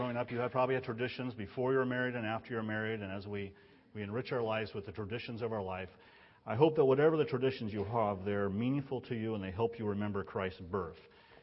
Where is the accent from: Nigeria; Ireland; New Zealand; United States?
United States; Richville, Utah; When I was young, I grew up in Richville. You know, Richville is just 13 miles out in the valley there